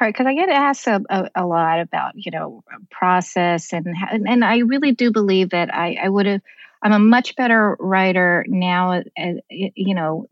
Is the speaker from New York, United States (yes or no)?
yes; New York, United States; Like I'm from New York. The bus is there. What's so weird about that?